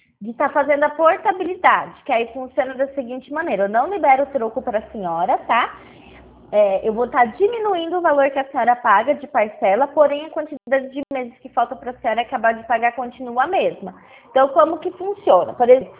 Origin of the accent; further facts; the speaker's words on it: Pirassununga, São Paulo, Brazil; eu sou de Pirassununga